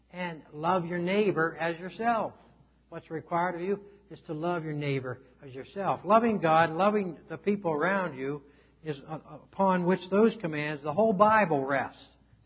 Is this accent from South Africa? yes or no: no; Frostburg, Maryland, United States; in Frostburg, Maryland, my hometown.